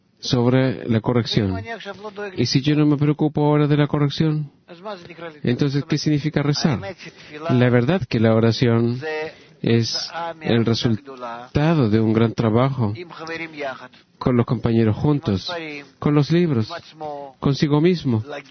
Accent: St. Louis, Missouri, United States; Spanish is a second language; now in New York, United States; yo soy de St. Louis y ahora estoy en Nueva York.

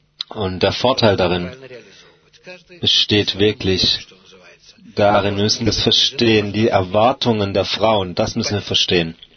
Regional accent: Germany; ich komme aus Deutschland.

